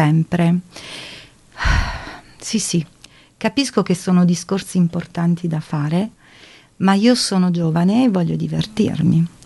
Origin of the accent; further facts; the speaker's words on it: Vasto, Abruzzo, Italy; now in Emilia-Romagna, Italy; Io sono abruzzese, arrivo da Vasto, in provincia di Chieti, e ho sposato un ragazzo piemontese, ma adesso mi trovo in Emilia.